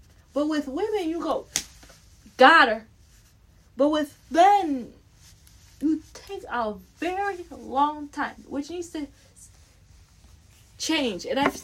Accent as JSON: {"language": "English", "country": "Canada", "said": "plus I'm not from the USA, I'm from Canada"}